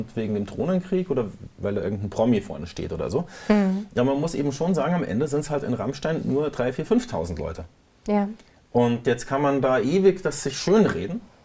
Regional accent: West Germany, Germany; now in East Germany, Germany; Und ich wohne seit 10 Jahren als Wessi im Osten

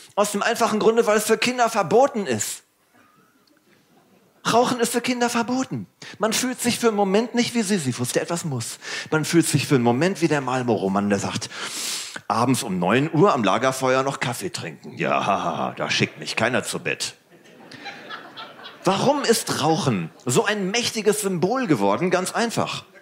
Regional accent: Dortmund, North Rhine-Westphalia, Germany; Ich komme aus Dortmund. Im Ruhrgebiet, Bergbaustadt, Stahlarbeiterstadt.

